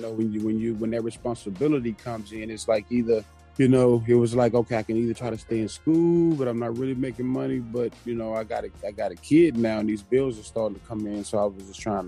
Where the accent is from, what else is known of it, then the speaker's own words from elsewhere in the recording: Commerce, Texas, United States; I am originally from Commerce, Texas, born and raised. A little small community within Commerce called Norris Community.